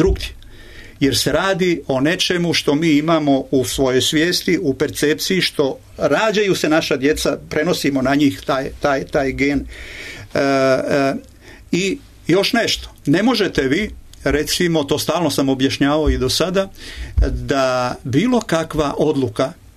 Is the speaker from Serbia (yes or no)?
no; Croatia; Ja sam se samo plašio kao Srbin iz Hrvatske da će do toga zaista doći